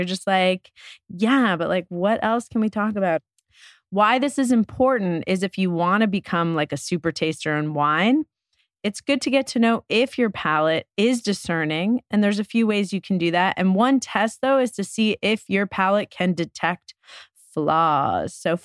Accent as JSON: {"language": "English", "town": "New York City", "region": "New York", "country": "United States", "tie": "born or raised there", "said": "Listen, growing up in New York, it was like tight politics."}